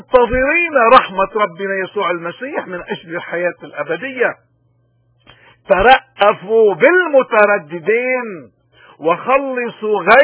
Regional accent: Lebanon; طيب يا خي نحن كلبنانيين بدنا نسأل هذا الانسان

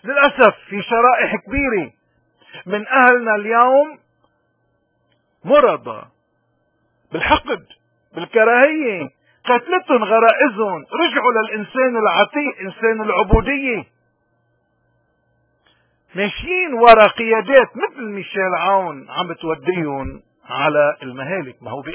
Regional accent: Lebanon; نحن كلبنانيين جسدنا هو لبنان، كل واحد منا بده يقوم بواجباته حسب وزناته وحسب مواهبه.

